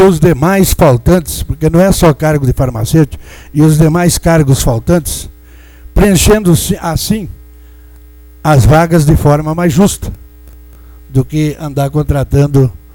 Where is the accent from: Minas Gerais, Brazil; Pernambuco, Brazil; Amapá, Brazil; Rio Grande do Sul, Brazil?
Rio Grande do Sul, Brazil; as pessoas todas pilchadas como nós que somos gaúchos